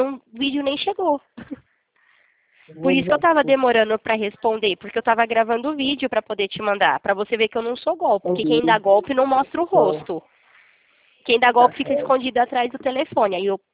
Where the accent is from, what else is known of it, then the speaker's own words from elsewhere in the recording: Presidente Prudente, São Paulo, Brazil; eu sou de Presidente Prudente, interior de São Paulo